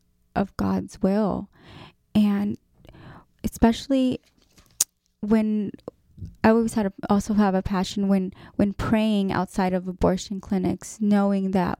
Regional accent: Marysville, California, United States; That is right. I grew up there, and then I studied at Sac State

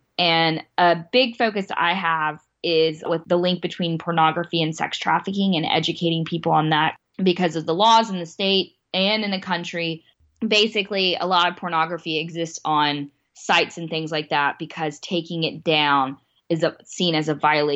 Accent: India; I'm Indian.

